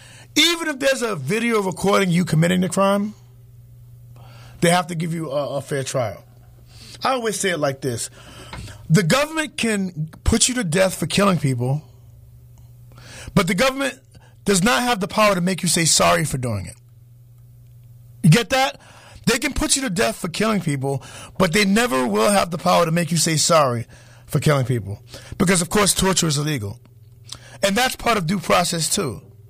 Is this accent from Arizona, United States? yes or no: no; Harlem, New York, United States; You know, you all know that I'm originally from Harlem